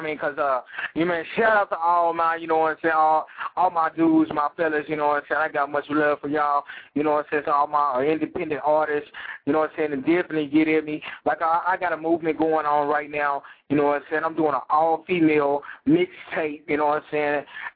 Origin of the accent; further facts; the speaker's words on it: Tennessee, United States; I'm from Tennessee, so, you know, I'm definitely, you know, trying to network with everybody